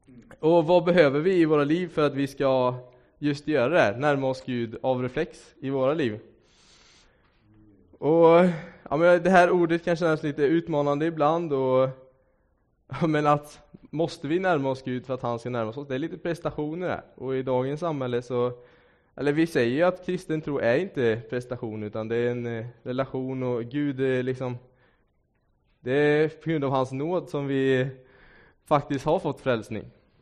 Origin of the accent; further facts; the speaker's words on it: Åsarp, Västra Götaland County, Sweden; now in Varberg, Sweden; Och jag kommer ifrån Åsarp, heter det. Det är uppe på Västgötaslätten.